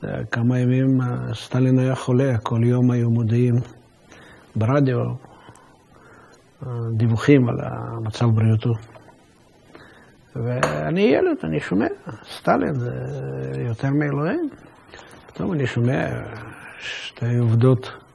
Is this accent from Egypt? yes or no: no; Moscow, Russia; ילד יהודי שנולד במוסקווה, במרכז העיר.